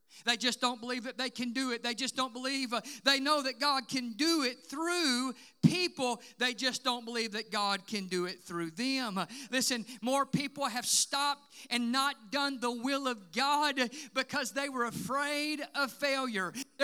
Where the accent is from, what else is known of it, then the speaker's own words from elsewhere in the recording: Mississippi, United States; I know whenever my friend that I grew up with in Mississippi saw me and my wife the first time, the first year of our marriage, we were in Mississippi.